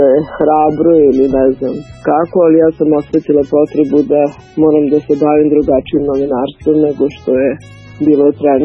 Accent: Sombor, Vojvodina, Serbia; born there; also born or lived in Novi Sad; now in Belgrade, Serbia; ja sam iz Beograda. Mislim, tu živim, udala sam se, inače sam Somborka rodom. I veći deo života sam provela u Novom Sadu, odnosno skoro sad već isto i u Beogradu.

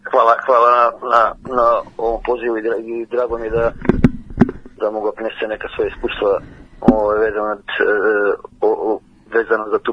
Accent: Šumadija, Serbia; iz Šumadije i ne samo ja, velika većina moje braće sa teritorije cijele Srbije

